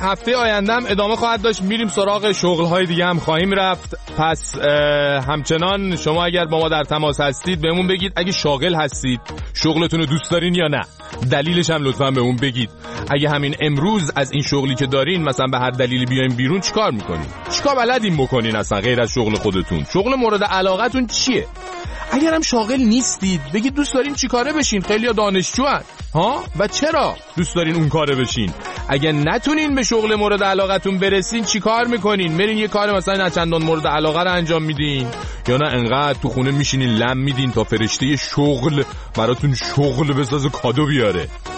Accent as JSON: {"language": "Persian", "country": "Iran", "said": "ما ایرانیام"}